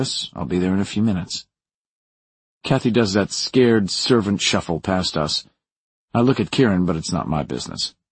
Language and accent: English; Brooklyn, New York, United States; I grew up in Brooklyn. I'm not going to tell you how rough I had it.